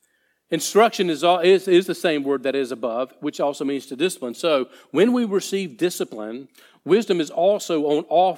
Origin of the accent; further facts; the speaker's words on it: the South, United States; It's one I grew up with down in the South.